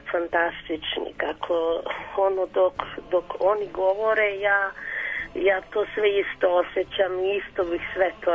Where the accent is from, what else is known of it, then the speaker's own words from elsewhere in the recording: Stoliv, Kotor Municipality, Montenegro; Ja se još više radujem da ću najverovatnije ići malo u moj Zavičaj.